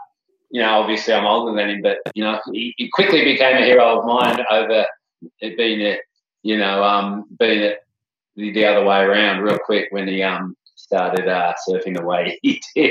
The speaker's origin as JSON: {"language": "English", "town": "Cronulla", "region": "New South Wales", "country": "Australia", "tie": "born or raised there", "said": "Lucky I kind of was used to that by growing up in Cronulla"}